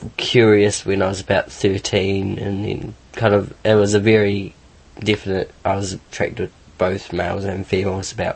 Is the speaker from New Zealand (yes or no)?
yes; Masterton, Wellington, New Zealand; Masterton.